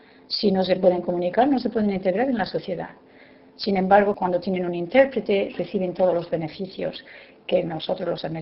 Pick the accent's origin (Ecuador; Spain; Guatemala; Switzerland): Spain; now in United States; soy originalmente de España. Llevo aquí viviendo 23 años.